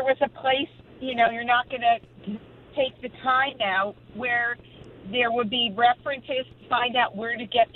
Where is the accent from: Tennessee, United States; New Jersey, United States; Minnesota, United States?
New Jersey, United States; also born or lived in Vermont; now in Troy, United States; My other question is, I grew up in New Jersey. I live in Troy, but I lived in Vermont for years.